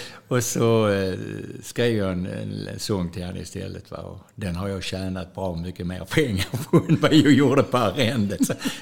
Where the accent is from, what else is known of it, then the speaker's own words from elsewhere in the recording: Malmö, Skåne, Sweden; also born or lived in Östra Ljungby; Jag bodde där tills jag var 12 år tror jag, när vi flyttade från Malmö upp till Östra Ljungby.